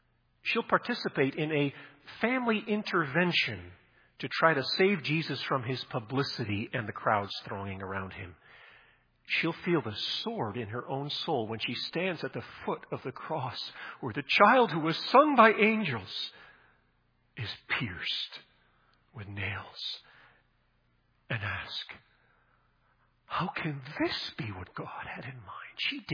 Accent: Nigeria; I grew up in the Misha field in Nigeria in a place with no running water and electricity

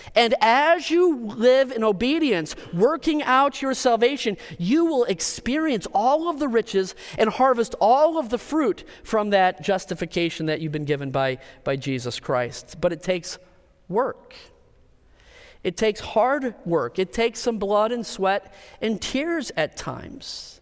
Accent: Minnesota, United States; Well, no. We're from Minnesota.

